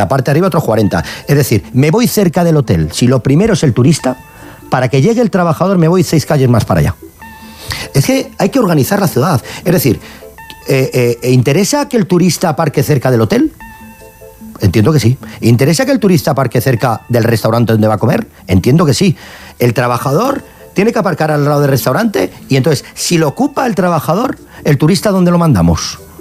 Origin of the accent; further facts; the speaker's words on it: Vitoria, Basque Country, Spain; mi tierra, Vitoria, mi tierra, donde tengo toda la familia